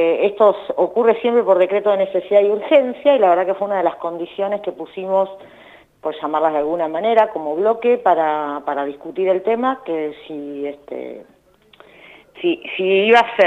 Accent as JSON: {"language": "Spanish", "country": "Argentina", "said": "como argentinos"}